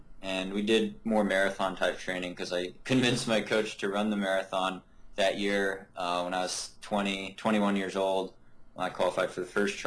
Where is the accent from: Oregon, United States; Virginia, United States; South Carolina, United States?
Oregon, United States; I grew up in Oregon, so there's a lot of opportunities to run out in the woods